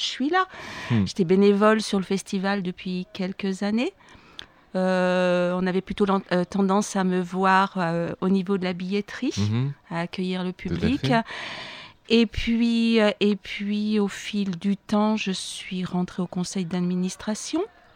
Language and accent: French; Lyon, Auvergne-Rhône-Alpes, France; Alors, moi, je ne suis pas née en Limousin. Je suis lyonnaise. Et ma maman, voilà, nous a traînés dans ses valises en déménageant de Lyon à Thonon-les-Bains